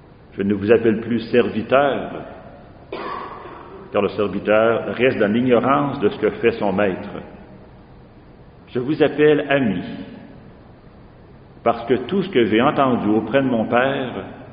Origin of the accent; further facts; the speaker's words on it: Quebec, Canada; J'aime dire que je viens de la Beauce, parce que c'est le plus beau coin du pays.